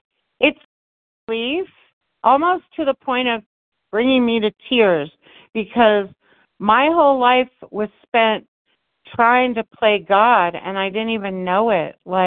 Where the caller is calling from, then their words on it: Colorado, United States; Good morning. I'm calling from Colorado.